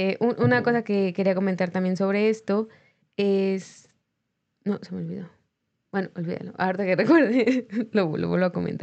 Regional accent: Mexico; Que creo que ese es un punto importante, somos de México.

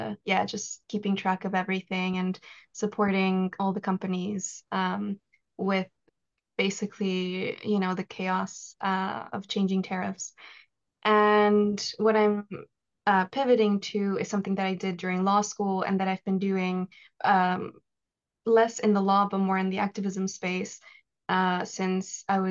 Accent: Ecuador; moved away; also born or lived in Canada; I was born and raised in Ecuador, and then I moved to Canada with my family on an asylum case. And then we got deported, like I said. And so, where, I ended up coming back home to Ecuador.

